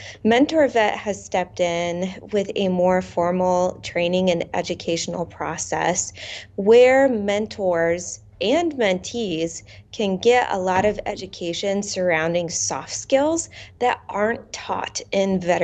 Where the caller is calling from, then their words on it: Indianapolis, Indiana, United States; Yes, I'm from Indianapolis. So the Midwest is getting hit hard this week by ice and snow.